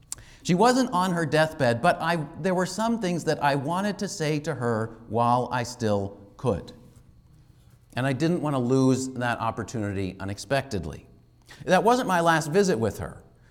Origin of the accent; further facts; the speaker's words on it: Massachusetts, United States; I grew up in Massachusetts.